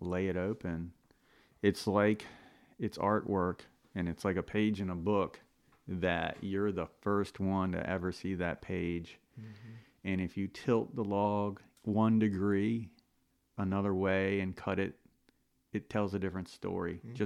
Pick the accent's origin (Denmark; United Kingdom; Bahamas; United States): United States; Deal, Maryland; born there; I was born in Deal, Maryland.